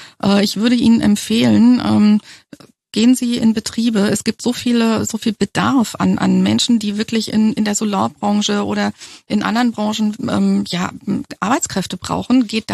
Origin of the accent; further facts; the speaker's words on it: Germany; ich bin ja in der DDR geboren und groß geworden